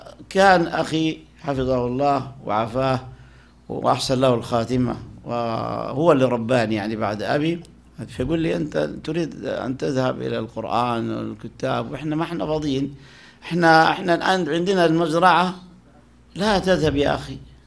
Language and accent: Arabic; Sohag Governorate, Egypt; خاصة عندنا من الجنوب، جنوب الصعيد يعرفونها، هذه مركز البري، أنا محافظة سوهاج